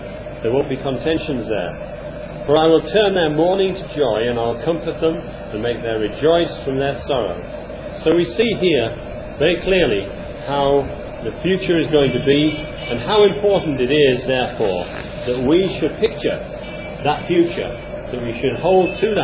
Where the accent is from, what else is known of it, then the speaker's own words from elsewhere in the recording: England, United Kingdom; Now that's very unusual for us as English. We're overly polite.